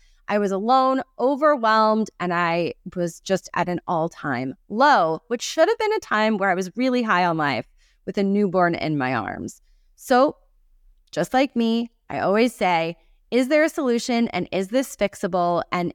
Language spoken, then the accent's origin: English; New York, United States; also born or lived in Connecticut; Now, I grew up in New York and Connecticut with the OG of Pinterest moms.